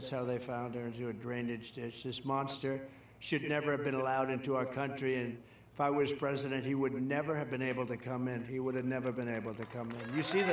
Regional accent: Queens, New York, United States; Queens. I grew up in Queens.

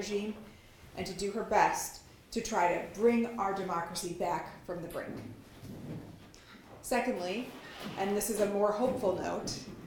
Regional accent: Wisconsin, United States; also born or lived in Marshfield; I was born in Marshfield, Wisconsin. I spent my early years in rural Taylor County, where my family lived in a one-room schoolhouse and I had a pet goat. Our closest neighbors were Amish.

